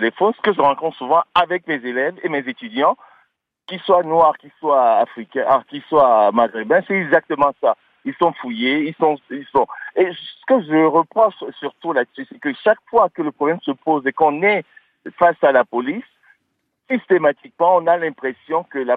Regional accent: France; je suis français

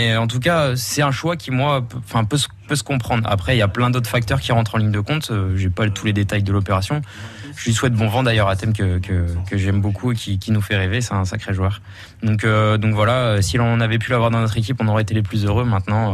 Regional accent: Cognac, Nouvelle-Aquitaine, France; born there; Ah, mes parents sont viticulteurs. Hein. Je suis né à Cognac

